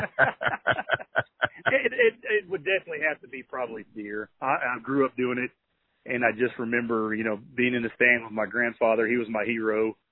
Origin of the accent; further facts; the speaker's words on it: Texas, United States; I always say I'm 100% Texan because my dad was a roughneck and my mom was Mexican